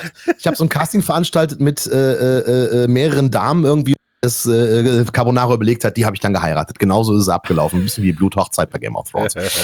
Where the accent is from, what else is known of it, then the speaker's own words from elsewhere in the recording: Erkrath, North Rhine-Westphalia, Germany; Der wohnt tatsächlich hier in Erkrath, meiner Heimatstadt.